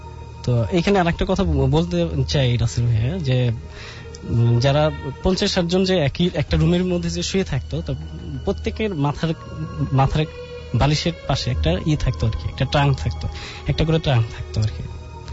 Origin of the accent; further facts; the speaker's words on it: Belkuchi, Rajshahi Division, Bangladesh; now in Dhaka, Bangladesh; জি আমার বাড়ি সিরাজগঞ্জ জেলার বেলকুসি থানার আগুরিয়া গ্রামে। আমি এসেছি দক্ষিণ পীরবাগ আমতলা মিরপুর ঢাকা থেকে।